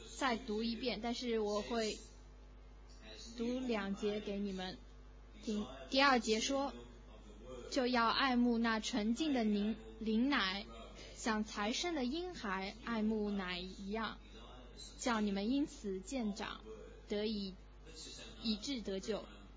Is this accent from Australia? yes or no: yes; Victoria, Australia; 我是一个农村的人，我以前在Victoria有一个农场，并且我在维多利亚住，我在那边长大。